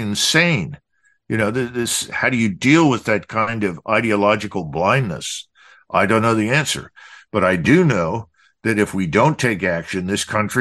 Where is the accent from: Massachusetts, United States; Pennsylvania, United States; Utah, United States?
Pennsylvania, United States; Philadelphia; I grew up in Philadelphia, and Philadelphia was bad in the 60s and the 70s.